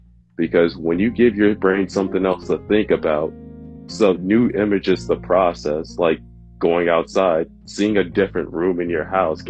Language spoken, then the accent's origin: English; Detroit, Michigan, United States; I mean, I'm from Detroit. I mean, we get that all the time.